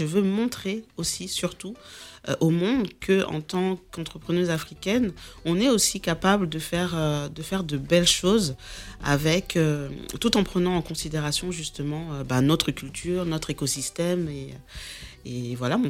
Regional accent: Lyon, Auvergne-Rhône-Alpes, France; Donc, en fait, moi, effectivement, je suis lyonnaise.

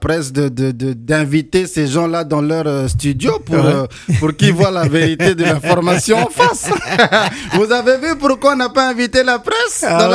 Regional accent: Gagnoa, Gôh-Djiboua, Côte d’Ivoire; Nous, on est de Gagnon encore.

